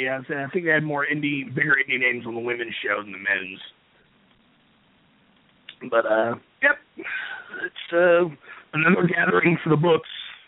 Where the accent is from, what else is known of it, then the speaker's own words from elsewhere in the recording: Louisiana, United States; I'm originally from Louisiana, so I don't have the option to not like jazz, sir.